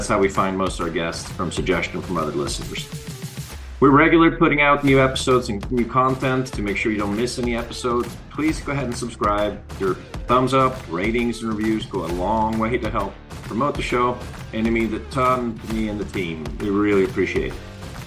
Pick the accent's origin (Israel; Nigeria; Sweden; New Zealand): Sweden; English is a second language; now in United States; I grew up in Sweden, and when I moved here in the to the States